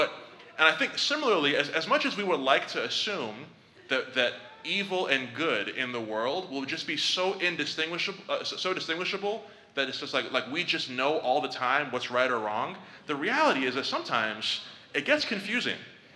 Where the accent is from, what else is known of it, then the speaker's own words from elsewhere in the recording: Nigeria; Growing up in Nigeria, there was always these like folk tales that the old people would tell us